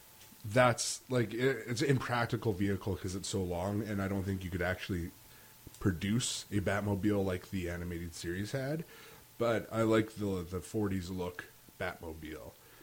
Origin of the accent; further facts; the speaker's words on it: Canada; as a Canadian, as a great Canadian